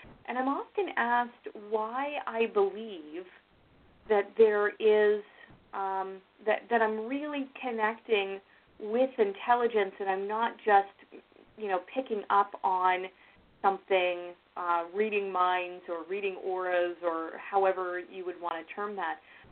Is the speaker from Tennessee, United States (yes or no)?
no; Ohio, United States; I'm a transplant from Ohio, if you couldn't tell by my accent